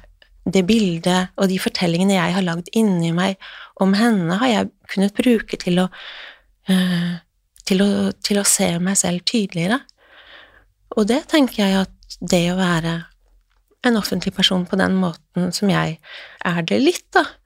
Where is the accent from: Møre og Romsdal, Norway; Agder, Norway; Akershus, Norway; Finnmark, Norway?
Finnmark, Norway; jeg vokste opp ved Tanaelva i Finnmark